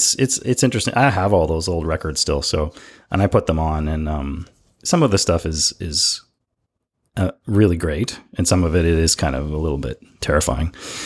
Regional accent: Canada; Okay, so that to me is shocking as a Canadian.

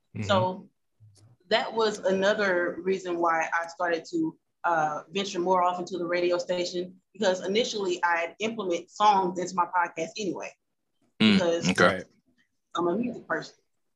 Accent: Hammond, Louisiana, United States; You know, first and foremost, I was from Hammond, Louisiana, so I wouldn't know about those people.

